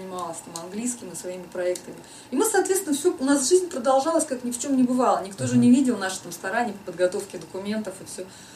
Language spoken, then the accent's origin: Russian; Irkutsk, Irkutsk Oblast, Russia; Да, я вообще родом из Иркутска.